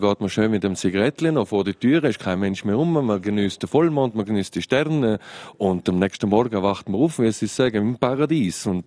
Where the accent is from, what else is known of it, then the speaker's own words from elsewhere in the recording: Austria; Ich bin in Österreich aufgewachsen und aber mehr wie die Hälfte von meinem Leben bin ich jetzt schon auf Mutas Murail, über 25 Jahre.